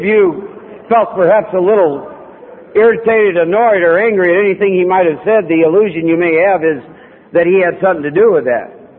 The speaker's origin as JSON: {"language": "English", "region": "Iowa", "country": "United States", "said": "I'm no dummy just because I'm from Iowa"}